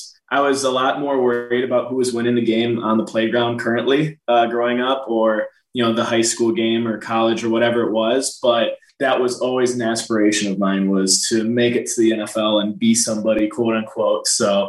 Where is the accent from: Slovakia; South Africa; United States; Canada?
United States; Green Bay, Wisconsin; Shoot, Green Bay is like it's a really, really small town, right?